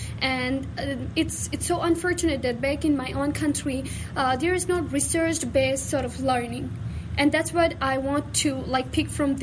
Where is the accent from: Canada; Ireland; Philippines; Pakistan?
Pakistan; now in Shepherdstown, United States; and I'm from Pakistan.